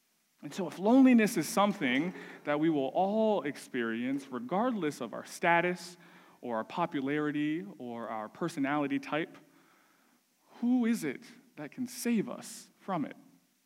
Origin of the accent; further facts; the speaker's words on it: Gainesville, Florida, United States; I was from the South. I was from Gainesville, Florida.